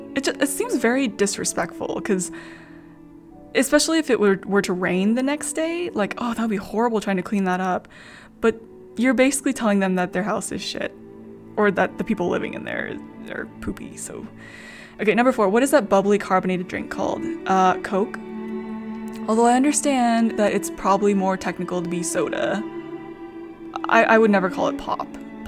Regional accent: United States; I am from America.

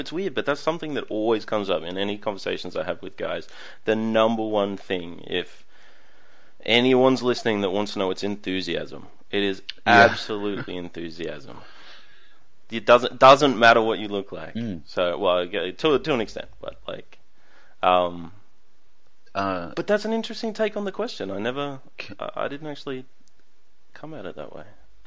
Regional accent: Australia; I don't think it has anything to do with being Australian. I think it more has to do with an accent.

